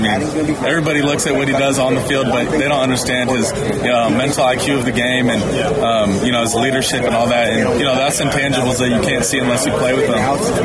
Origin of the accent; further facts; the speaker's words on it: Oregon, United States; I'm from Oregon.